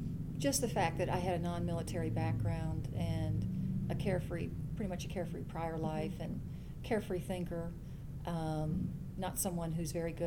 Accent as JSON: {"language": "English", "region": "Florida", "country": "United States", "tie": "born or raised there", "also_born_or_lived": "Louisville, Kentucky / Lexington, Kentucky", "said": "I was born in Louisville, Kentucky. Spent my first 4 years living in Lexington, and then we moved to Florida for 8 years. My father managed thoroughbred racetracks. So we spent the majority of the time in Florida"}